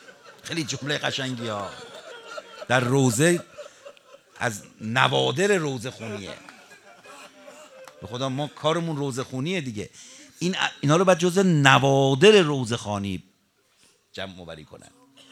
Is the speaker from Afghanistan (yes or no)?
no; Tehran, Tehran Province, Iran; born there; ما الان باید چقدر شکر کنیم تو تهران متولد شدیم